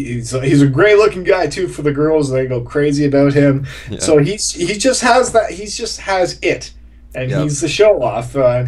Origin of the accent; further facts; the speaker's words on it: Canada; I called him up because me as a Canadian, I like to have friendly rivalries back and forth